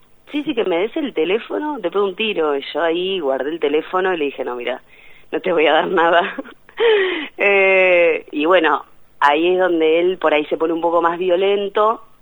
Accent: Punta Alta, Buenos Aires Province, Argentina; No somos platenses, somos de Punta Alta, muy cerquita de Bahía Blanca.

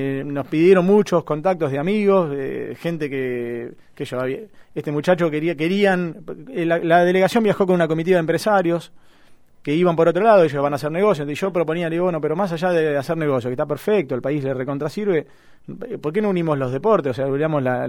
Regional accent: Argentina; Si somos argentinos o Bangladesh, y armamos un partido.

